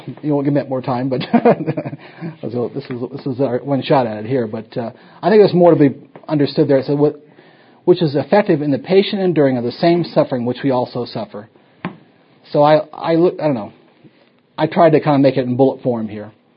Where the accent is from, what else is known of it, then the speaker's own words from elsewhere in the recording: Miami, Florida, United States; I grew up in Miami, Florida. So I'm sort of in the South and sort of not.